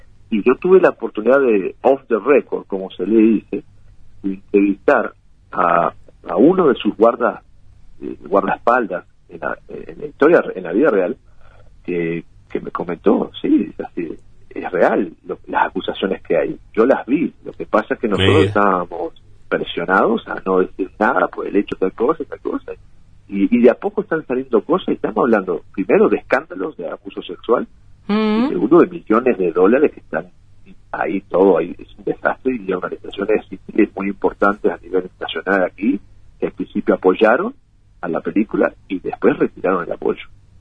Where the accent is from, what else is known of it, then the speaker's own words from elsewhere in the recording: Uruguay; now in United States; de estar en Uruguay cada semana, sinceramente les digo, y de volver a mi tierra